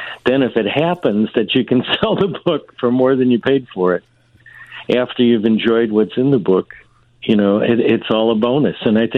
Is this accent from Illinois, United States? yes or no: yes; Chicago, Illinois, United States; Nate and I knew each other in New York and Los Angeles. I mean, we grew up in Chicago together.